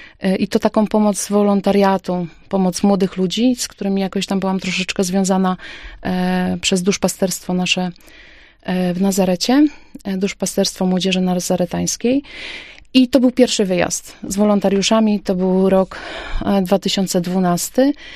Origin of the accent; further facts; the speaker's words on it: Zawadzkie, Opole Voivodeship, Poland; also born or lived in Strzelce Opolskie; Urodziłam się dokładnie w Strzelcach Opolskich, ale całe moje młodzieńcze życie spędziłam właśnie w Zawadzkiem.